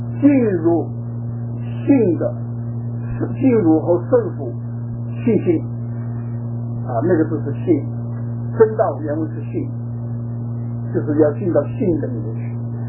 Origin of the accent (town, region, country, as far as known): China